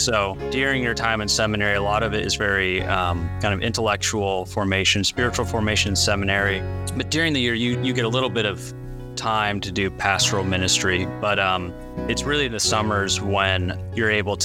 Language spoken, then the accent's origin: English; Gresham, Oregon, United States; moved away; also born or lived in Chicago; I grew up, was born in Chicago, but then when we were five, we moved to Portland, Oregon. So I grew up outside of Portland, Oregon, in Gresham.